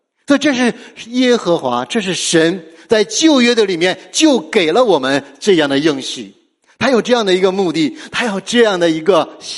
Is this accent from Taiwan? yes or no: no; China; 我们作为中国人，我们都觉得，哎呀，现在我们中国人有钱了